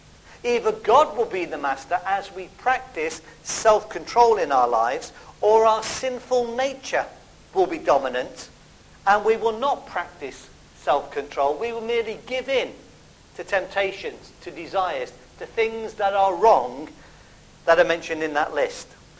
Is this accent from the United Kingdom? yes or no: yes; Midlands, United Kingdom; When I grew up in the Midlands, my uncle used to take me Crown Green bowling